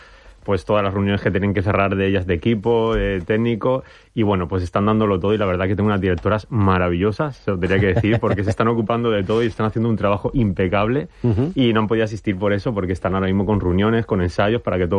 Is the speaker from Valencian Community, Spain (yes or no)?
yes; Alicante, Valencian Community, Spain; now in Madrid, Spain; Yo soy alicantino, aunque vivo en Madrid, ¿no? Soy alicantino. Alicantino y vamos, de los de toda la vida, que soy también foguerer, pertenezco a una hoguera, y vamos, implicado con mi ciudad 100%.